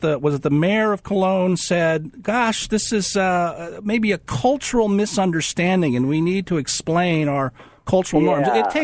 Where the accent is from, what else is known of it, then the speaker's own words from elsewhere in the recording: California, United States; I mean, I'm from California, which is bad enough